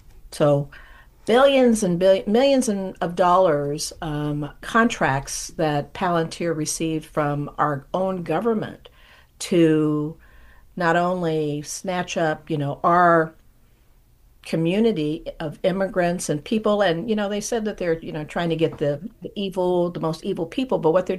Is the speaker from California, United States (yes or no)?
yes; Sacramento, California, United States; I'm from Sacramento, so we took a bus. We took two buses from Sacramento down to Palo Alto